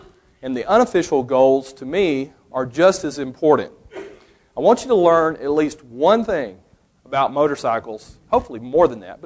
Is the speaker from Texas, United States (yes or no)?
yes; Arlington, Texas, United States; I'm from City of Arlington, which is a sleepy little suburb smack dab between Fort Worth and Dallas of about 400,000 people.